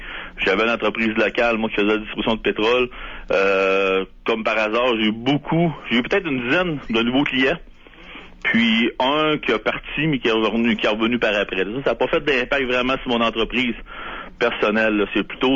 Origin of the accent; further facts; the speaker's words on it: Quebec City, Quebec, Canada; Bon, je viens de Québec, moi, dans votre secteur, dans le Québec, je veux dire.